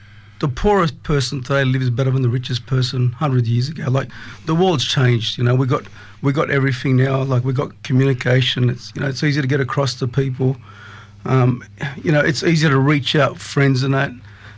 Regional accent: Castle Hill, New South Wales, Australia; I've grown up in the area. I grew up in Castle Hill. Actually went to Excelsior Primary School in Arthur Phillip High. And it was tough growing up because parents were immigrants

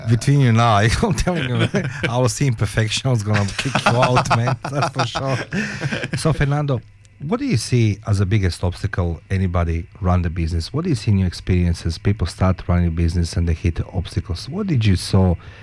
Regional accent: Croatia; English is a second language; now in Australia; I come from Croatia, and I know we have a lot of timber in the homes and so on

